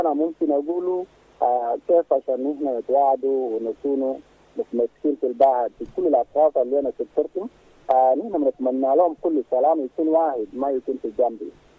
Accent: Sudan; نحن كلنا سودانيين

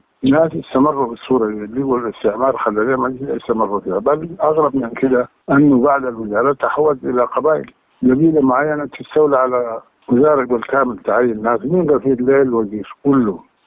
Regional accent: Darfur, Sudan; أرضنا وشعبنا جينا كدارفوريين

